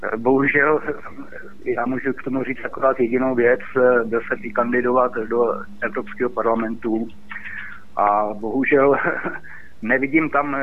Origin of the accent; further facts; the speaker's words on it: Jihlava, Vysočina Region, Czechia; já jsem teda z Jihlavy